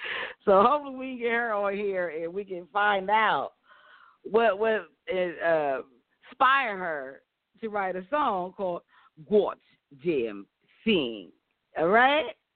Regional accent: Ohio, United States; I don't know. I'm from Ohio.

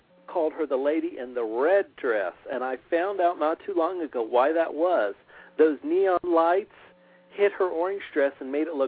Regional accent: Mooresville, Indiana, United States; I was calling from Mooresville, Indiana.

